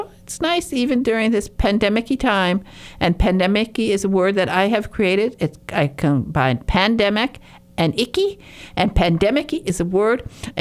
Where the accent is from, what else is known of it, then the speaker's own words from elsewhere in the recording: Michigan, United States; I understand in my home state of Michigan, they've gotten really, really strict about things